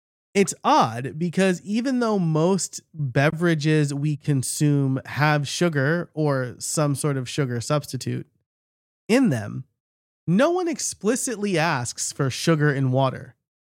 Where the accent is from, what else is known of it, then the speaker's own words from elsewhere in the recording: New York, United States; which as a New Yorker, it was shocking that I was able to find good bagels in Pennsylvania.